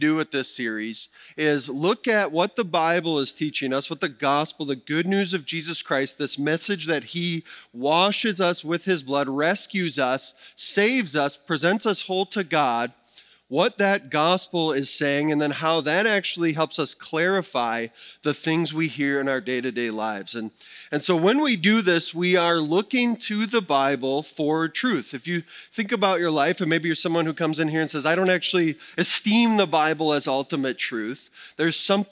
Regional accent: Wisconsin, United States; So I can say that because I'm from Wisconsin and have done that in the past

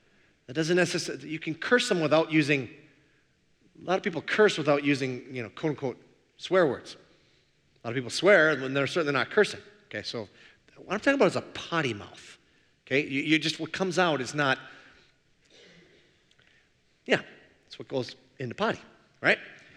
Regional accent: Minnesota, United States; I'm from the Iron Range, as is my buddy Phil. It's the only language we know up there.

